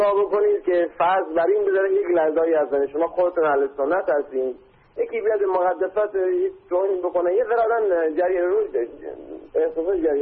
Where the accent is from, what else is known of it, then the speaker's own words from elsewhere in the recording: Iran; من خودم به عنوان یک ایرانی مسلمان اهل سنت